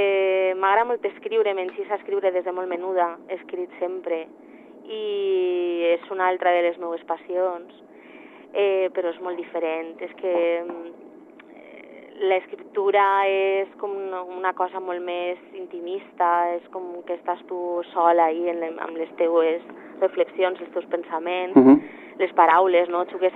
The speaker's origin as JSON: {"language": "Catalan", "region": "Valencian Community", "country": "Spain", "first_language": "Valencian", "said": "el valencià és la meva llengua materna, que m'enxissa, que ho visc molt"}